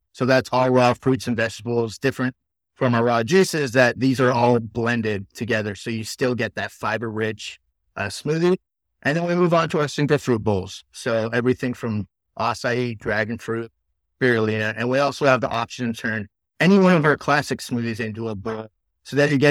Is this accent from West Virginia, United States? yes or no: no; Hawaii, United States; Leaning back on my experience growing up in Hawaii with those flavors, with most of the products that we use actually growing in my yard.